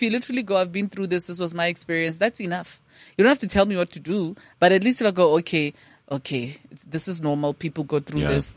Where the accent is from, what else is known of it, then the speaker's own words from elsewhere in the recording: South Africa; it's so easy to be negative as a South African.